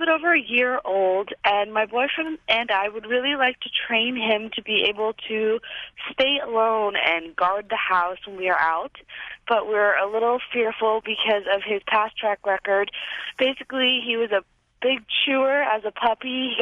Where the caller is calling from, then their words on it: Anchorage, Alaska, United States; I'm calling from Anchorage, Alaska.